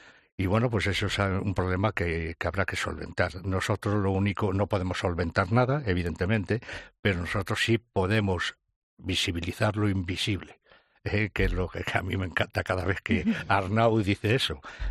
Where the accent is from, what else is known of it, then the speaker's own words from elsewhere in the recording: Madrid, Community of Madrid, Spain; porque nosotros somos del barrio de Moscardó, el distrito de Usera se compone de 7 barrios